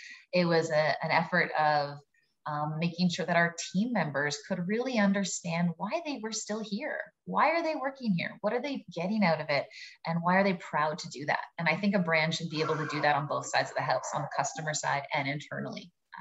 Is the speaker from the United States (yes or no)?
no; Canada; And it's funny, being Canadian, I can make this joke. I always say we are almost apologetically Canadian